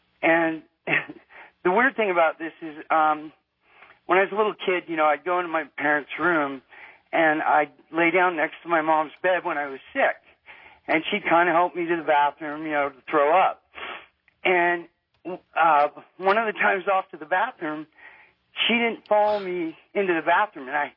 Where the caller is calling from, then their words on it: Reno, Nevada, United States; I'm calling you from Reno, Nevada.